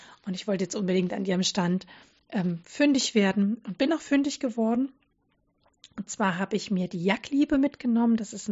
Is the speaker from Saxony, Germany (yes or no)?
yes; Radebeul, Saxony, Germany; Ich bin ja in Radebeul groß geworden. Das ist eine wunderschöne Stadt direkt neben Dresden.